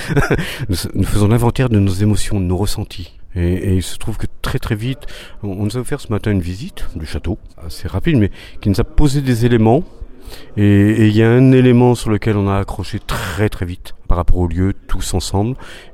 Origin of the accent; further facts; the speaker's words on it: Normandy, France; Alors, je viens de Normandie.